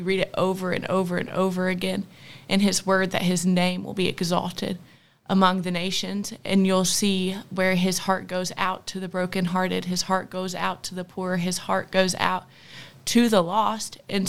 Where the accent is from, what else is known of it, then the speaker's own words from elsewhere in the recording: Montgomery, Alabama, United States; I'm from Montgomery, Alabama. I went to Clemson University and studied plant and environmental sciences.